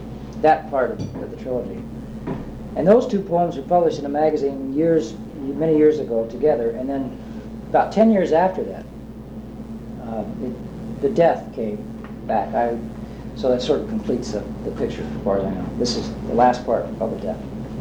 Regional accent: Greenville, Illinois, United States; I was always impressed by Seward, Nebraska, and my hometown of Greenville, Illinois, Southern Illinois.

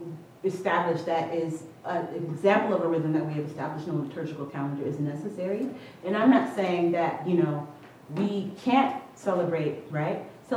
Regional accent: Long Beach, California, United States; you know, I grew up in Long Beach and that sounds like gangs.

